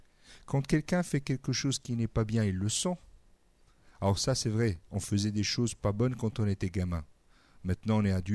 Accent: Calabria, Italy; Moi, je viens de Calabre, c'est bien le sud.

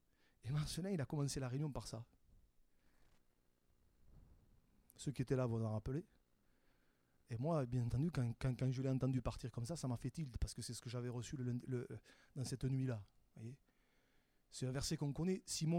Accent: France; Nous, on est des Gaulois. On est des Gaulois, nous.

